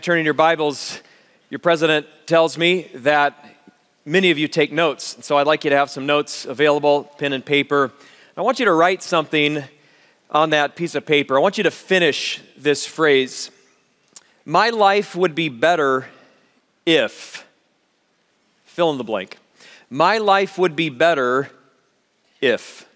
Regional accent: Colorado, United States; Aaron and Lori and I grew up together in Colorado.

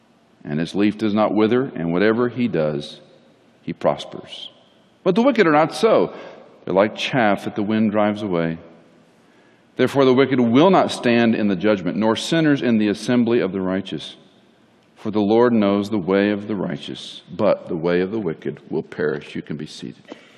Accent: Texas, United States; I grew up in Texas, and if you say, bless your heart, you know what that means?

